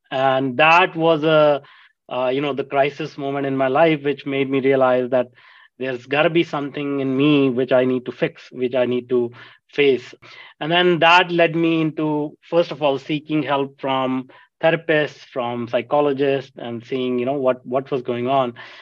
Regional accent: India; English is a second language; You know, I was raised in India, and India is a very, of course, the society is entrenched in religion

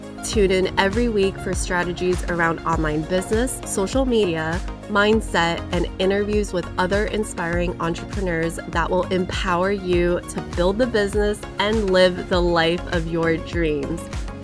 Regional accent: United States; Because Rags is British and I'm American, it's actually extremely difficult to find a way to get married.

